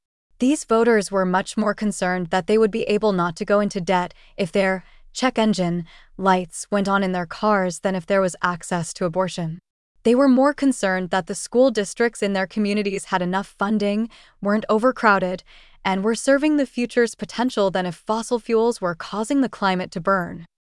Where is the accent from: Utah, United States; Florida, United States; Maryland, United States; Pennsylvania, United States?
Pennsylvania, United States; from here in my home state of Pennsylvania